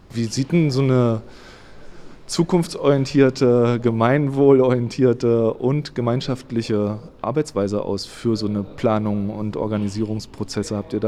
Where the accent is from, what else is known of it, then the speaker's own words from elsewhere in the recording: East Germany, Germany; now in Hamburg, Germany; ich bin in der DDR aufgewachsen.